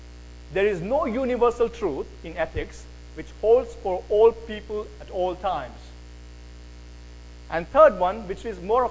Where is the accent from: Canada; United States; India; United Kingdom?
India; I come from India, and in India, before 1850